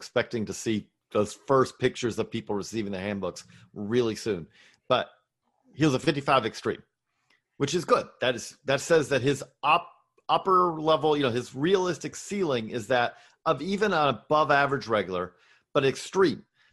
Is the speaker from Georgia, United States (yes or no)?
yes; Georgia, United States; I grew up in Middle Georgia.